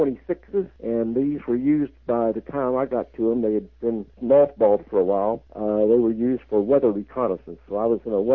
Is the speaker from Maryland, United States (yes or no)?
no; Kentucky, United States; I was born in Kentucky a long time ago. I lived there all my life.